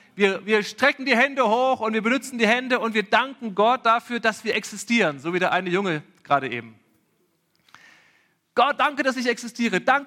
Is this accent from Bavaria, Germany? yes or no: yes; Erlangen, Bavaria, Germany; now in Velbert, Germany; Ich komme aus Velbert, beziehungsweise wohne jetzt in Velbert. Eigentlich komme ich aus Mittelfranken, Erlangen.